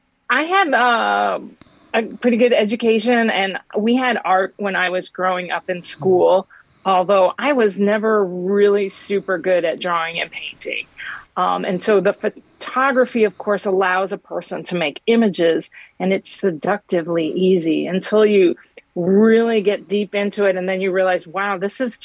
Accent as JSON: {"language": "English", "town": "Chicago", "region": "Illinois", "country": "United States", "tie": "born or raised there", "said": "Well, I grew up in Chicago. I still love Chicago. It's such a great city."}